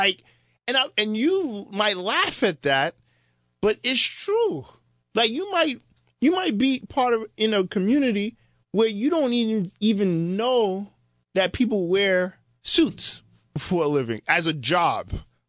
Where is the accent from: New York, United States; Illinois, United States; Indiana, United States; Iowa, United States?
New York, United States; And I'm from Long Island.